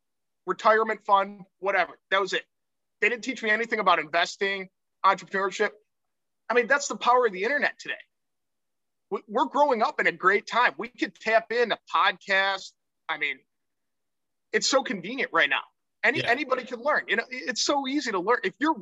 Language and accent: English; Clinton Township, Michigan, United States; I grew up in Clinton Township, Michigan.